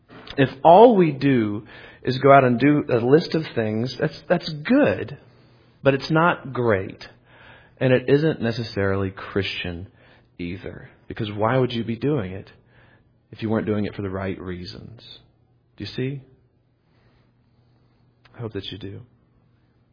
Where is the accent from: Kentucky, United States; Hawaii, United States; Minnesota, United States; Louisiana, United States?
Louisiana, United States; I come from a culture that is very much that way. I'm from North Louisiana originally. Crazy religious.